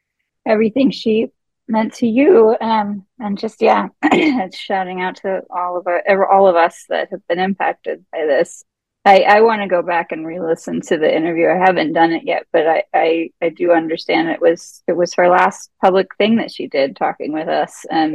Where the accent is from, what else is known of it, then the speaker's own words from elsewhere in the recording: Atlanta, Georgia, United States; Although I grew up in Atlanta, and like in Atlanta, Valentine's Day was actually when we got to like debut our spring attire.